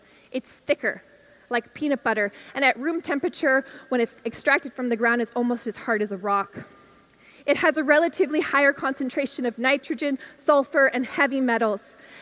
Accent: Alberta, Canada

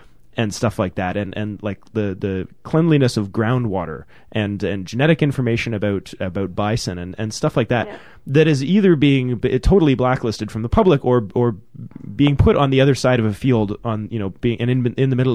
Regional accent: Canada; as a Canadian, feels instinctively like it shouldn't be legal

